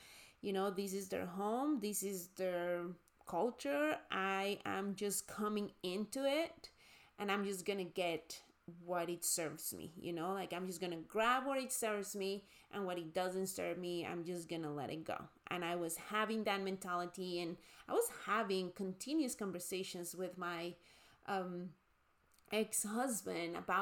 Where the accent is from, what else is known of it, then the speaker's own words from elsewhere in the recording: Mexico; moved away as an adult; now in San Francisco, United States; I was young, I had just moved to this country. My experience growing up in Mexico is very, very different to what most people have experienced in this country. So I was in my early 20s, living in San Francisco